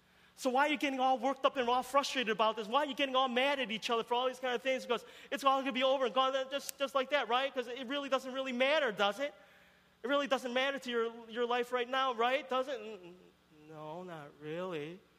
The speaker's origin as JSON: {"language": "English", "town": "Chicago", "region": "Illinois", "country": "United States", "lives_now": "Abbotsford, California, United States", "said": "there are times I was really homesick for Chicago. I'm originally from Chicago in the States. Really homesick for Chicago."}